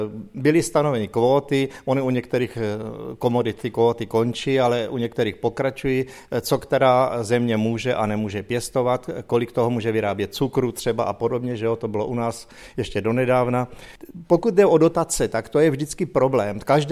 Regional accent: Vysočina Region, Czechia; u nás na Třebicku to začínalo velice pozdě

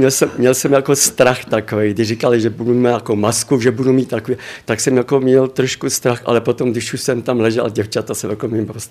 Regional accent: Modřany, Prague, Czechia; Z Modřan.

